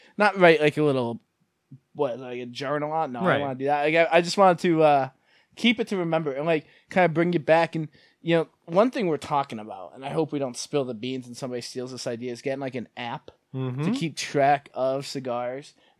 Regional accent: Scranton, Pennsylvania, United States; We're from Scranton, PA, and Labor Day weekend is traditionally, in a non-pandemic world, the Italian festival.

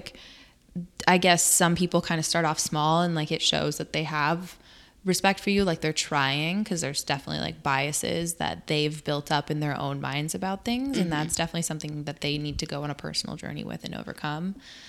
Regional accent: Canada; You know, I'm from Canada. I just got tough skin.

